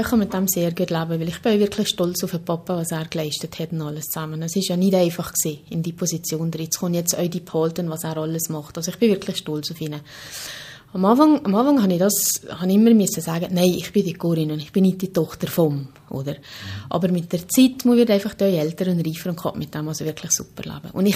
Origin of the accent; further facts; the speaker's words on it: Switzerland; Aber wir als Schweizer sind so gewohnt